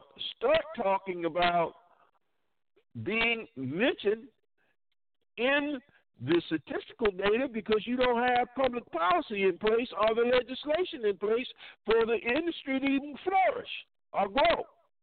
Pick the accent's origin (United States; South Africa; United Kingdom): United States; Dillon, South Carolina; me coming from a very small rural town in South Carolina, where I grew up near Myrtle Beach, South Carolina, from a small rural town of Dillon, South Carolina